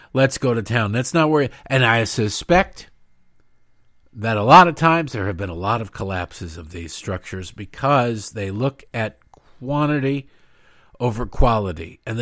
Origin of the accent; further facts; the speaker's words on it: Detroit, Michigan, United States; I grew up in Detroit. I have seen a lot of homeless people.